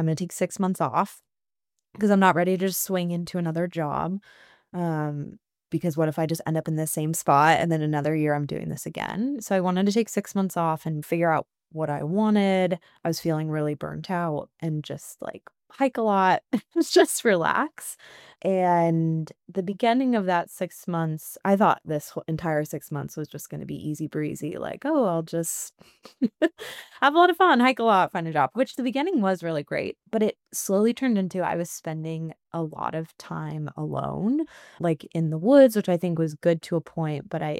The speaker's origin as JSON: {"language": "English", "region": "Colorado", "country": "United States", "tie": "born or raised there", "also_born_or_lived": "New Mexico", "lives_now": "Vermont, United States", "said": "I grew up out west in Colorado and New Mexico."}